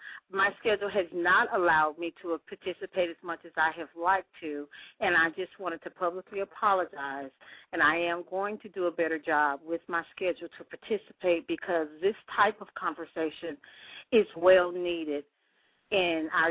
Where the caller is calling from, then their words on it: Atlanta, Georgia, United States; I am calling from Atlanta, Georgia.